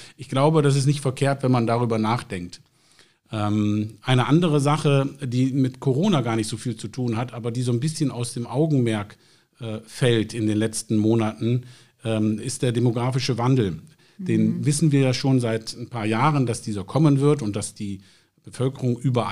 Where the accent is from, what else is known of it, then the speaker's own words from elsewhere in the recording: Meerbusch, North Rhine-Westphalia, Germany; born there; also born or lived in Vienna; Ich bin ja gebürtig in Meerbusch, das heißt hier auf der anderen Rheinseite. Ich bin nach meinem Abitur bin ich nach Wien gegangen, habe dort auf der Universität für Musik und Darstellende Kunst studiert.